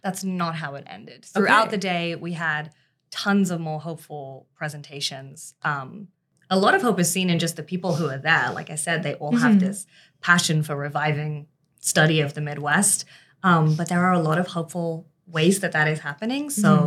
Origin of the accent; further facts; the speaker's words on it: England, United Kingdom; I'm from England. There's so many cities and towns in America that I haven't heard of.